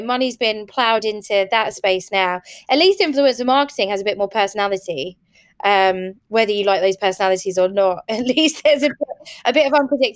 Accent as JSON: {"language": "English", "region": "East of England", "country": "United Kingdom", "said": "I'm from Essex, and I remember when I first started working all those years ago, I'm also blondish. I dyed my hair black, I started wearing glasses, and I tried to change my voice because I didn't want to be that blonde girl from Essex"}